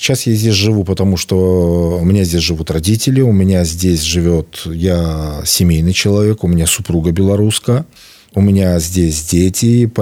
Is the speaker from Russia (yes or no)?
no; Northern Bulgaria, Bulgaria; Russian is a second language; Это маленькое село на берегу Дуная в Северной Болгарии. У нас вот наше село 500 метров до Дуная и по ту сторону Румынии.